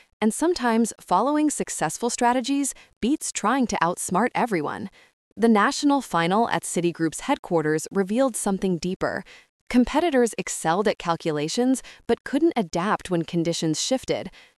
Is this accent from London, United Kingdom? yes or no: yes; London, United Kingdom; Growing up in East London, those gleaming towers of Canary Wharf were visible from the street, close enough to see, impossible to reach.